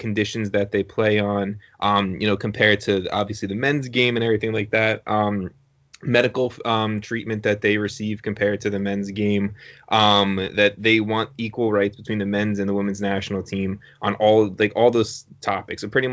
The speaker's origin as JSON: {"language": "English", "region": "New York", "country": "United States", "said": "I started with it in the introduction because I'm a New Yorker."}